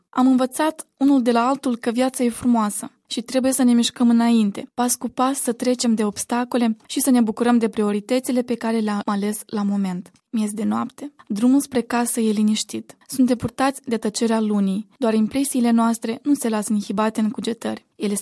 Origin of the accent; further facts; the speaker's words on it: Moldova; born there; Sunt fericită că m-am născut în Moldova.